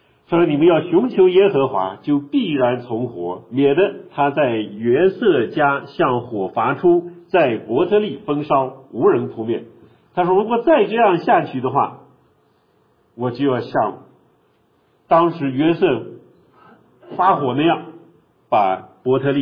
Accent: China; 我们中国人因为在传统历史当中受佛教思想受道教思想比较多

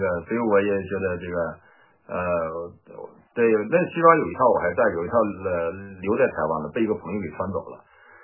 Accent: Northeast China, China; 我现在在北京，或者我在东北，就在我老家

